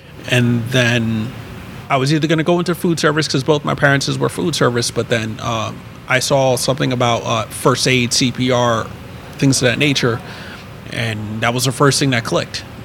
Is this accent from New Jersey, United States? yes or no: yes; New Jersey, United States; So when I moved to Maryland from Jersey, New Jersey, that's where I grew up and raised. I didn't know what I wanted to do yet because, you know, city life, there wasn't any much aspirations.